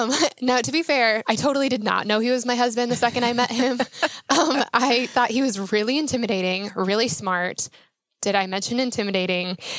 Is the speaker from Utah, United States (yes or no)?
no; Denver, Colorado, United States; I am from Denver, Colorado originally.